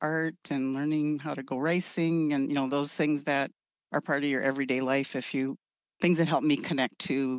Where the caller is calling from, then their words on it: Detroit Lakes, Minnesota, United States; Today, I'm joining you from Detroit Lakes. I've lived off the reservation since I graduated from high school, but never very far away, like in the city of Detroit Lakes for like over 30 years now.